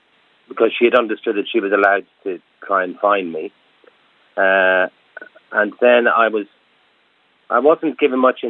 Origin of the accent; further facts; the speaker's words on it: Munster, Ireland; born there; I was born in Sean Ross Abbey as well on the 14th of March, 63.